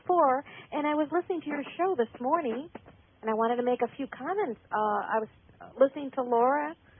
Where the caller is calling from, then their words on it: Cocoa Beach, Florida, United States; I'm calling from Florida.